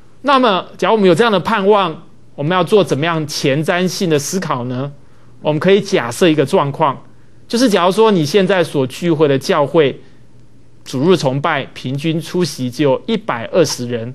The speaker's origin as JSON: {"language": "Chinese", "country": "China", "said": "我们中国人累积多年作战的经验，有这样一句话说：大军开拔，粮草先行。"}